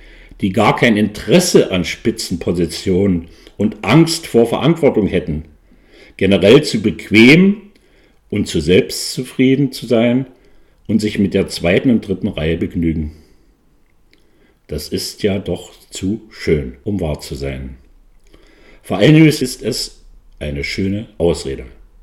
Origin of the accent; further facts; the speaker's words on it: Germany; Also haben wir als Deutsche ein Problem innerhalb einer Region Ost und West zu teilen.